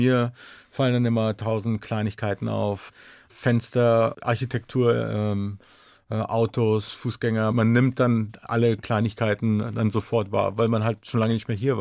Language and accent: German; Germany; now in United States; Wir kommen natürlich aus Deutschland. Meine Eltern wohnen in Wolfsburg.